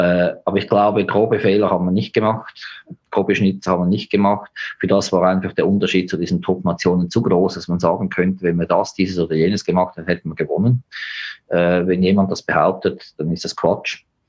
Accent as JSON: {"language": "German", "country": "Switzerland", "said": "die Schweizer, von meinem Heimatland, wo ich herkomme"}